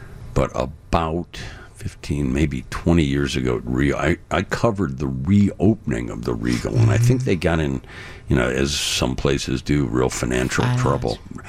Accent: Illinois, United States; And living and growing up in Lake County, it becomes, even as a youngster, a little more difficult to get to, you know, the storefront theater on Wells Street.

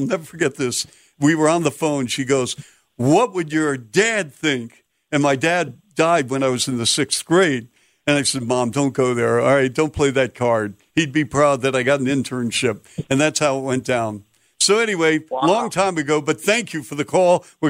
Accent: Seattle, Washington, United States; And I'm from Seattle. I'm wearing my Seattle Supersonics hoodie.

